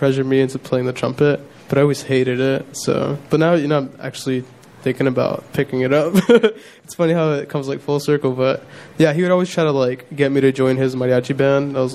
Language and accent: English; Chicago, Illinois, United States; I'm from Chicago.